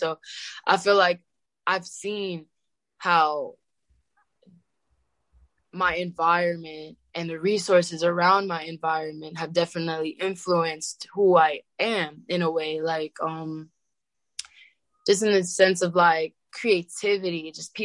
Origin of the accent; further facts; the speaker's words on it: Brooklyn, New York, United States; Brooklyn is definitely in me and probably will always be in me.